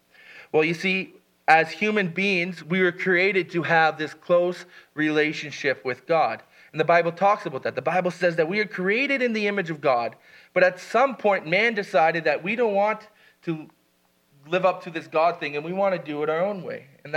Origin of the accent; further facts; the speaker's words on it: Canada; As a Canadian, the government does cover a fair portion of it